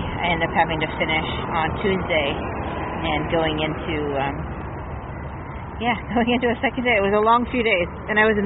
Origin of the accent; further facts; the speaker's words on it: Sacramento, California, United States; one in my hometown of Sacramento